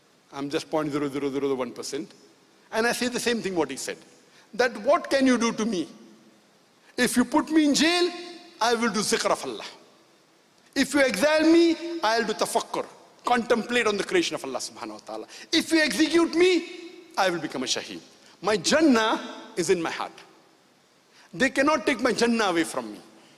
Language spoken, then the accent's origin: English; India; born there; whether it's a country where I was born in India.